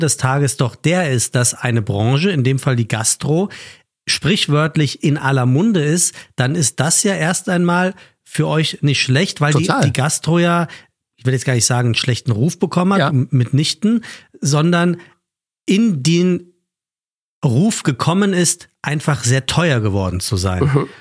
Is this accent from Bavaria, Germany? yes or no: no; Frankfurt, Hesse, Germany; Bei uns in Frankfurt sagt man Dummschwätzer.